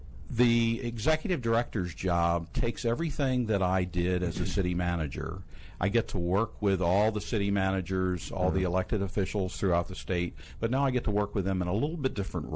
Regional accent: Maryland, United States; I'm from the Eastern Shore of uh-huh. Maryland, right outside of Ocean City, where I was born and raised.

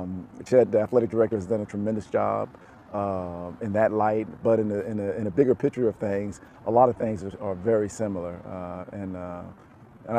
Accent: Maryland, United States; it being a Naval Academy and in Maryland and my hometown, it's been really a blessing all around.

